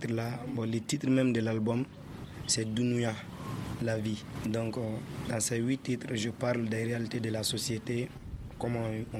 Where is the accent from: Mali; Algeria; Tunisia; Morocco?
Mali; Manankoro, Sikasso; j'ai fait mon DF à Manankoro. Je viens de Manankoro.